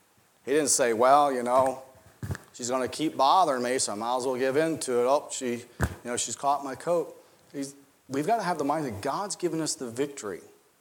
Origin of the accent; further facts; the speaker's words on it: Mississippi, United States; My wife and I, we grew up in Mississippi, and that's a word that is used.